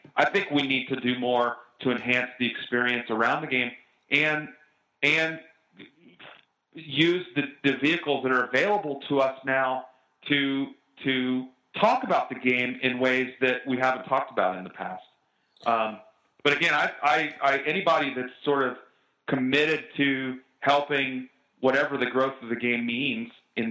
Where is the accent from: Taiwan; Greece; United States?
United States; Georgia; I'm from Georgia.